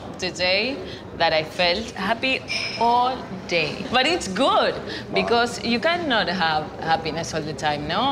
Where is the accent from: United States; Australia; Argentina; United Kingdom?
Argentina; I'm from Argentina.